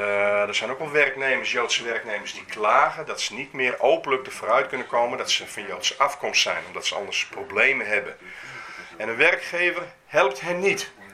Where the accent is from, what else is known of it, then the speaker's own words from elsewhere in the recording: Netherlands; dat was het Nederland waar ik opgroeide